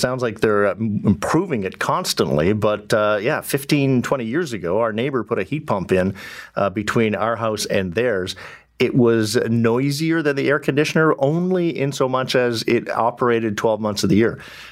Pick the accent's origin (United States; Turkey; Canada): Canada; British Columbia; Really? Because, you know, I grew up in British Columbia